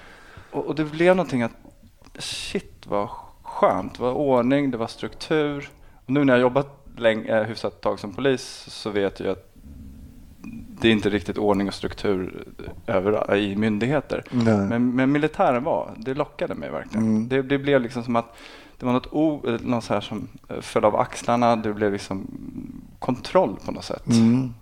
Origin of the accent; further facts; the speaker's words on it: Botkyrka, Stockholm County, Sweden; also born or lived in Salem; Jag är uppvuxen i Botkyrka i Alby fram till jag var 12, och sen en annan förort då som heter Salem.